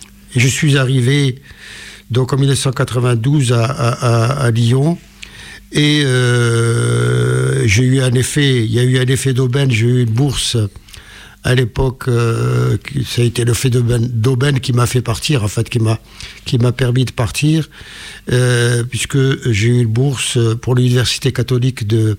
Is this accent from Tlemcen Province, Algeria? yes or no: yes; Sebdou, Tlemcen Province, Algeria; moved away; je suis né à Sebdo, c'est une petite ville de garnison dans l'ouest de l'Algérie, pas loin de la frontière avec le Maroc. J'y suis né le 9 octobre 1947. Et j'y ai vécu toute mon enfance